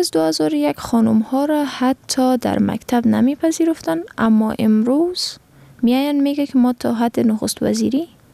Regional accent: Afghanistan; من به عنوان یک فرد، به عنوان یک افغان

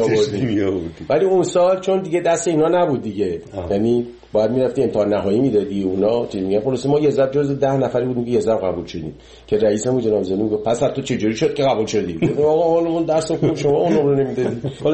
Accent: Iran; moved away; 30 سال 30 خورده سال که از ایران من اومدم بیرون

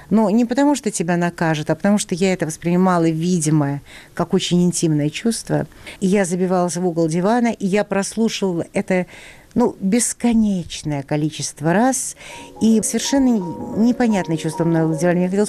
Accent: Leningrad, Saint Petersburg, Russia; Мне было лет 6, и родители на Новый год купили патефон. Я росла в Ленинграде.

